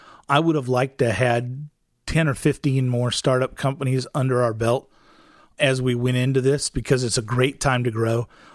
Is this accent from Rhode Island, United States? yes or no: no; Missouri, United States; also born or lived in Corpus Christi; now in Kalamazoo, United States; I'm not from Michigan. I grew up in the Missouri Ozarks, and before I got here, I was living on the Gulf of Mexico in Corpus Christi.